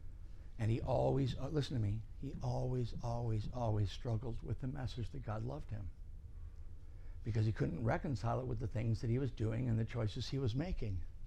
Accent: London, Ontario, Canada; I grew up in London, Ontario, so in Canada.

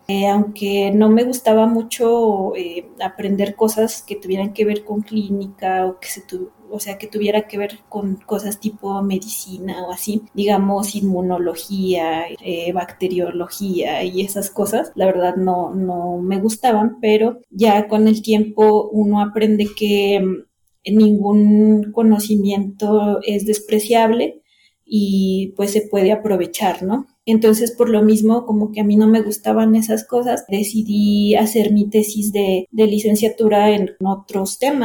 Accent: Zacatecas, Mexico; moved away as an adult; now in Mexico City, Mexico; de Zacatecas me vine a la Ciudad de México

